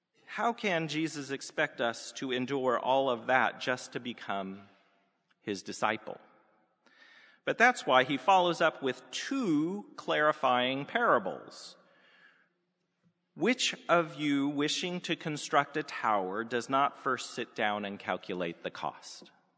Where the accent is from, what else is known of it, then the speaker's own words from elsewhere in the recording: West Coast, United States; And even though I grew up on the West Coast, where we have a rather relaxed view of social proprieties